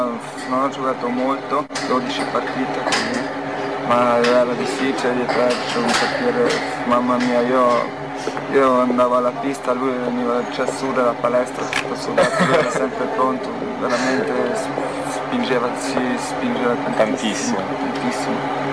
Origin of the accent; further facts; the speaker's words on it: St. Gallen, Switzerland; Io sono nato a San Gallo, vicino, cioè in Svizzera interna, vicino a Zurigo. E lì, vicino a casa mia, c'era una piccola pista aperta.